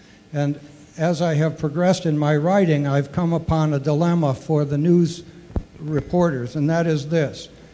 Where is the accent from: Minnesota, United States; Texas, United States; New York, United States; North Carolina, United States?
North Carolina, United States; Charlotte; I'm a writer from the Charlotte area.